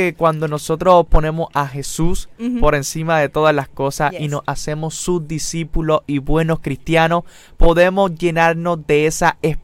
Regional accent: Puerto Rico; nosotros como puertorriqueños

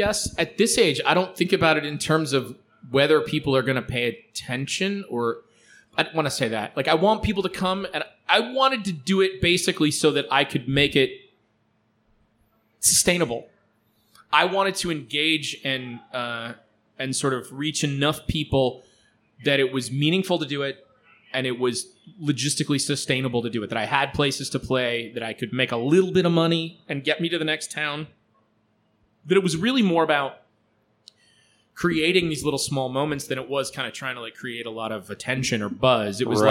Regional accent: Lansing, Michigan, United States; I grew up around Lansing, Michigan. Lansing. Yep.

